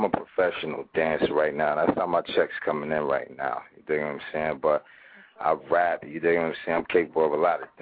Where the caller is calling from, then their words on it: New Jersey, United States; I'm calling from Jersey. But I handle business out in New York